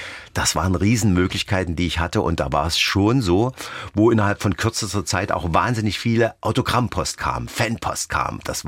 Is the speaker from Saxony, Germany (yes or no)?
yes; Dresden, Saxony, Germany; Als Dresdner sowieso.